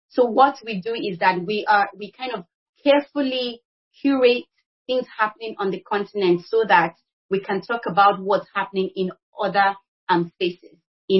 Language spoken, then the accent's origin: English; Nigeria; I am Nigerian